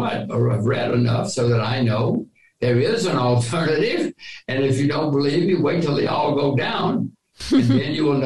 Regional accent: United States; I cannot do anything because I'm an American.

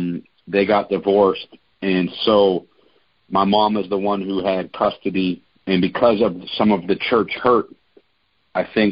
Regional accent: Pittsburgh, Pennsylvania, United States; But growing up in Pittsburgh, I can get into a little bit of that story now. So my parents met at a church in the South Hills of Pittsburgh

